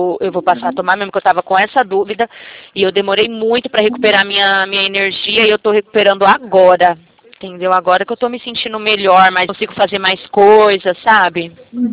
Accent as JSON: {"language": "Portuguese", "town": "Barueri", "region": "São Paulo", "country": "Brazil", "said": "eu sou de Barueri, São Paulo, Grande São Paulo, sabe, aqui próximo a Alphaville."}